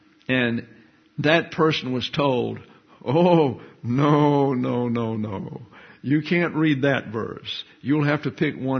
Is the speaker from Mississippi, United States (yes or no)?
no; Alabama, United States; I came here from South Alabama.